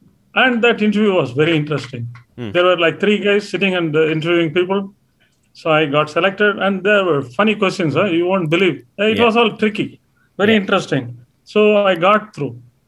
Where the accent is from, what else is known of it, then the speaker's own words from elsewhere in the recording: Chennai, Tamil Nadu, India; also born or lived in Madurai; I was born in Madurai. In Tamil Nadu. That was in 1961. After that, I grew up in now what we call Chennai. It used to be called Madras before.